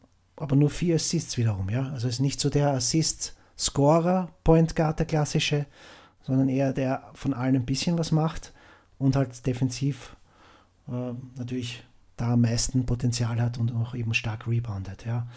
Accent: Austria; Als Österreicher muss ich natürlich eine Lanze für ihn brechen

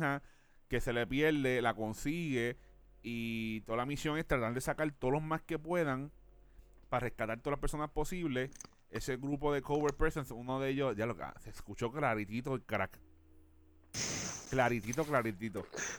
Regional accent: Puerto Rico; Es como yo, como puertorriqueño

